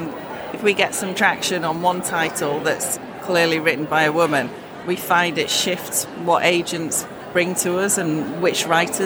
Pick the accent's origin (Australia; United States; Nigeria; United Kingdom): United Kingdom; Yorkshire and the Humber; I was brought up in Yorkshire